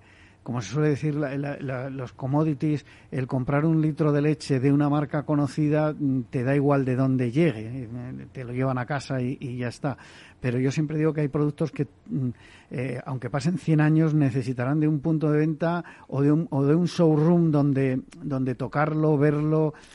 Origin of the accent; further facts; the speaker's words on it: Basque Country, Spain; Bueno, yo soy vasco, pero no hablo euskera. Una palabra por ahí, pero poco más.